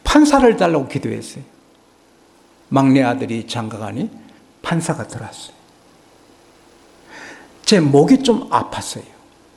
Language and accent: Korean; South Korea; 저보고 어느 나라에서 왔느냐고, 한국에서 왔다니까 직업이 뭐냐고